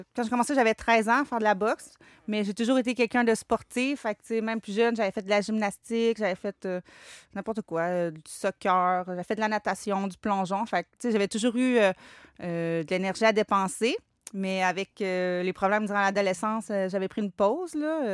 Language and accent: French; Quebec City, Quebec, Canada; Je viens de Québec, de la ville de Québec.